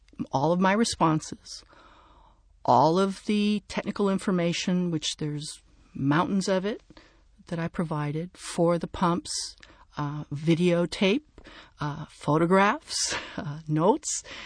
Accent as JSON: {"language": "English", "region": "California", "country": "United States", "said": "I think that as a Californian who responded to New Orleans, it was a privilege and an honor to be down there trying to do work"}